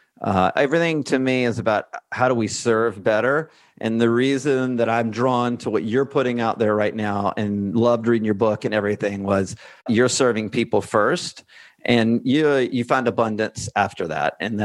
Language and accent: English; Alabama, United States; Listen, I grew up in Alabama, right?